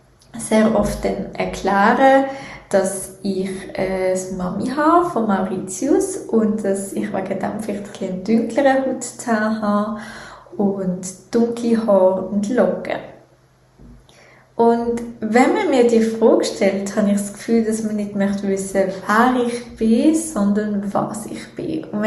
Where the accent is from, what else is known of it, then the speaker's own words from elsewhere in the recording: Switzerland; nein, ich bin Schweizerin.